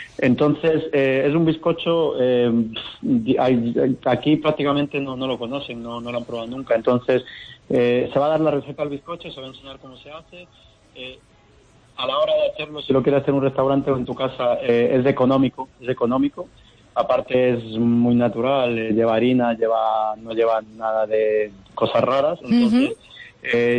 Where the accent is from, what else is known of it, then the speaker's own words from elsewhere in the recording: Ecuador; now in Spain; yo siempre me siento español y ecuatoriano, digamos que tengo dos mundos, ¿no?